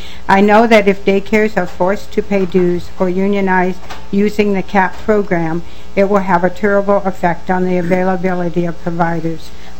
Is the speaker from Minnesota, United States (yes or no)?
yes; Carlton, Minnesota, United States; I'm from Carlton, Minnesota, a daycare provider there.